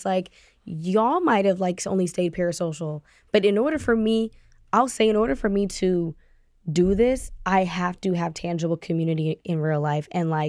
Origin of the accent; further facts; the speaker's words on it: Ohio, United States; I'm from Ohio. I'm from down the hill.